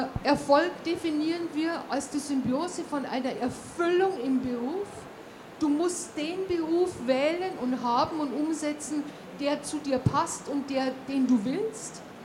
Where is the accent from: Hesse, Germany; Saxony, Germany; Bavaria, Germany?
Bavaria, Germany; und ich bin ja eine Bayerin, wir sagen, wenn es dich vom Stangerl haut.